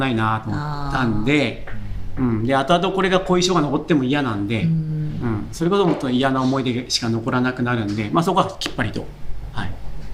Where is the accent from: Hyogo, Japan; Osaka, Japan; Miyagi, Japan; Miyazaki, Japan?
Miyazaki, Japan; born there; also born or lived in Nagasaki; はい、宮崎県生まれの長崎県からやってきました … 48歳です。おそう、もう49になりますね。